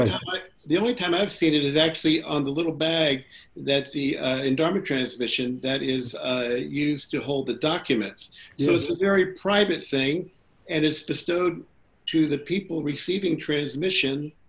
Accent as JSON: {"language": "English", "region": "Virginia", "country": "United States", "tie": "born or raised there", "said": "In my hometown of Virginia, they finally removed the slave block."}